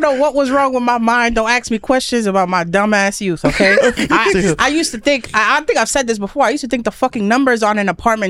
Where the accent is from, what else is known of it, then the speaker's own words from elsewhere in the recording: Brooklyn, New York, United States; I grew up in Brooklyn, East New York. All we had the Chinese spots